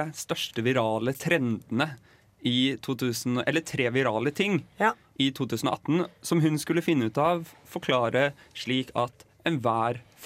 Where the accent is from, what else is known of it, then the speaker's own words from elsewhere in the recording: Oslo, Norway; Jeg er fra Oslo Vestkant, der sier vi sne.